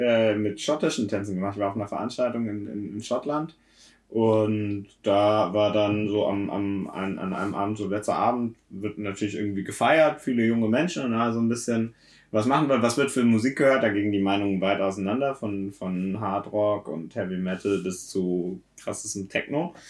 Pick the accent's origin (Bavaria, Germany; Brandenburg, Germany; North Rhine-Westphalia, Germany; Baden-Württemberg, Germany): Bavaria, Germany; Ich bin in Bayern aufgewachsen und da ist Rauchverbot